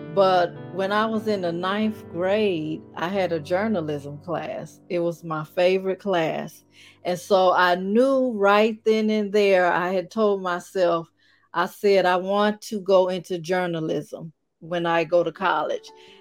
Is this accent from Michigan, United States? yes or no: yes; Detroit, Michigan, United States; Well, I am the oldest of 2 sisters and 1 brother. So growing up, we had a lot of fun.